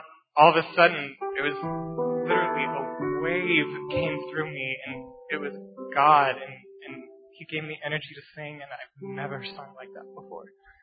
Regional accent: United States; I'm also American.

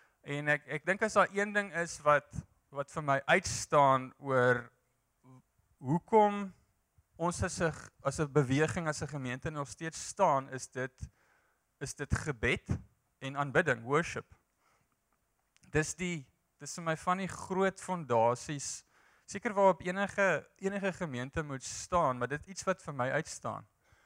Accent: Free State, South Africa; Ek kom uit die Vrystaat uit. Ek is in 'n Mielieland gebore. Nie letterlik nie.

